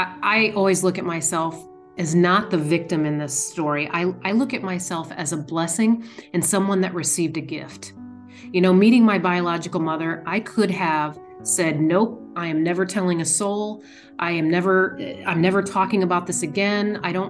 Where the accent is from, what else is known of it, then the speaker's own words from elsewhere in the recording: Indiana, United States; I'm from Indiana, so that's where we started.